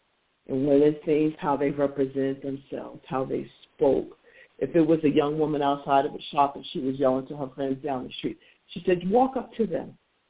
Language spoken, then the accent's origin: English; Hillside, New Jersey, United States; born or raised there